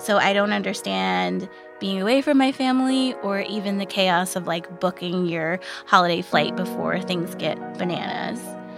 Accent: Queens, New York, United States; Growing up in Queens as an Afro-Puerto Rican

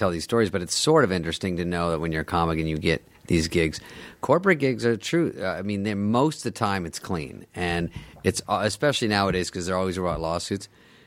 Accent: Arizona, United States; Like, 23, I'm from Arizona, I have long blonde white hair.

